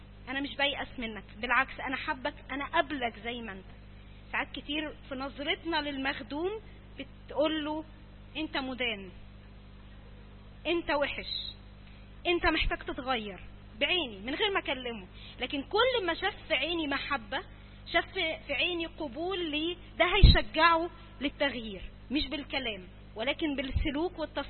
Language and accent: Arabic; Egypt; بقى علشان احنا مصريين